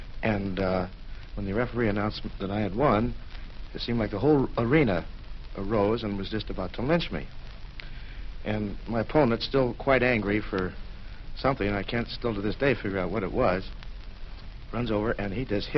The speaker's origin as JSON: {"language": "English", "town": "St. Louis", "region": "Missouri", "country": "United States", "said": "St. Louis, Missouri."}